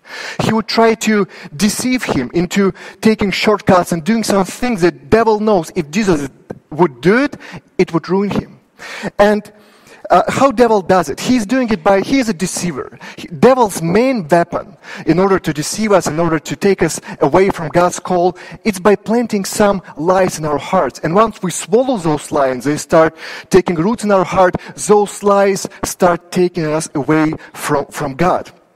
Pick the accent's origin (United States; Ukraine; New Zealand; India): Ukraine; now in Canada; I remember when I lived in Ukraine, my family and I, we moved from Ukraine about 10 years ago.